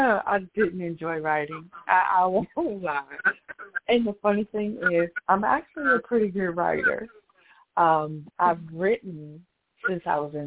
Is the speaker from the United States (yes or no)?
yes; Midwest, United States; I came from the Midwest, and so we were always taught family community was really important.